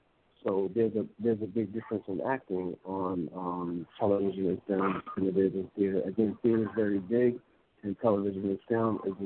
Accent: Newark, New Jersey, United States; But, you know, I was born and raised in Newark

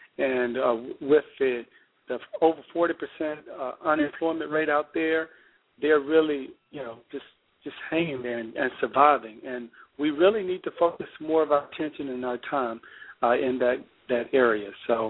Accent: Alabama, United States; born there; moved away as an adult; now in Florida, United States; Well, listen, I'm not originally from the state of Florida. I was born in Alabama. I went to school at Auburn University and moved down to South Florida in 1999.

